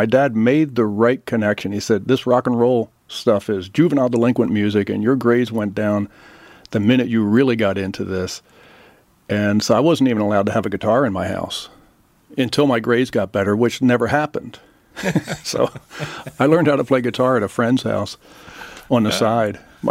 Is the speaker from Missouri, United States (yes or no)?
no; Philadelphia, Pennsylvania, United States; You know, I grew up in the Philadelphia area, so doo-wop and Cameo Parkway were, you know, the first things I heard.